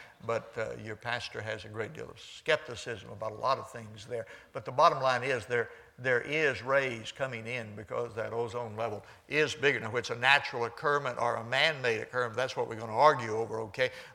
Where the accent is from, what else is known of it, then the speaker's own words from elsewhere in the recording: Houston, Texas, United States; I grew up in Houston when I was a kid growing up there.